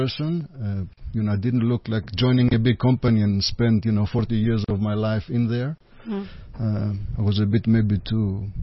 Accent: Athens, Attica, Greece; I was born and raised in Athens in Greece.

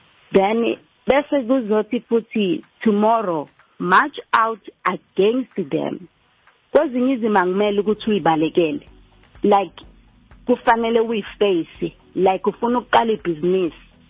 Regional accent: Phoenix, KwaZulu-Natal, South Africa; I'm from Manmoria, Phoenix.

